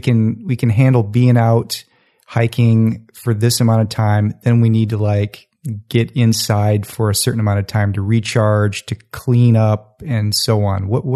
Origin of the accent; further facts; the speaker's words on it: United States; because I'm an American